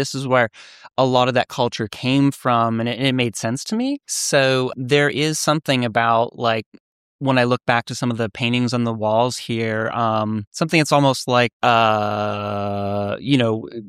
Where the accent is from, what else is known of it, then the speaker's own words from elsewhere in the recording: Bridgeport, Ohio, United States; I grew up in Ohio. I was born in Bel Air and right along the Ohio River in Bridgeport, Ohio, adjacent to West Virginia and Pennsylvania.